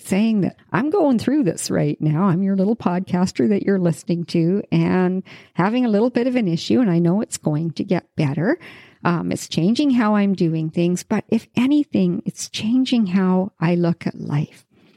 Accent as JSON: {"language": "English", "region": "Yukon", "country": "Canada", "tie": "born or raised there", "said": "yeah, I was born and raised in the Yukon, and the Yukon Territory here in Western Canada is one of the most beautiful places you can ever go to."}